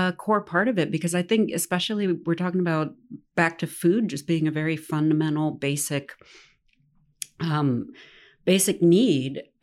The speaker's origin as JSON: {"language": "English", "region": "Tennessee", "country": "United States", "tie": "born or raised there", "said": "I myself am from a landlocked-ish state. I'm born and raised in Tennessee."}